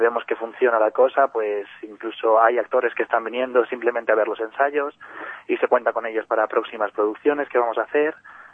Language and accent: Spanish; Leganés, Community of Madrid, Spain; Bueno, yo soy de Leganés